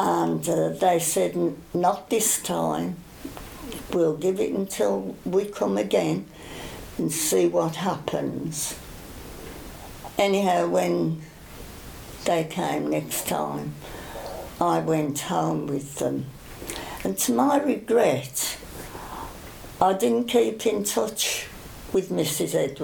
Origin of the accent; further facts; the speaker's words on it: Wales, United Kingdom; accent: Welsh; People used to keep coming up and saying to me, say something. And it was because they wanted to hear my Welsh accent.